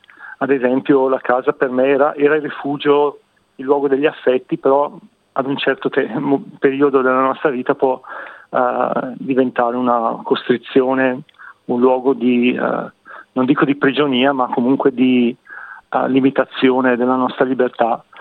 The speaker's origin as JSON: {"language": "Italian", "town": "Brescia", "region": "Lombardy", "country": "Italy", "moved": "as an adult", "lives_now": "Melbourne, Australia", "said": "io sono originario di Brescia, dalle parti di Milano, sulle montagne, e sono emigrato qui in Australia 12 anni fa. Mi trovo a Melbourne in questo momento. Sono emigrato per motivi di studio"}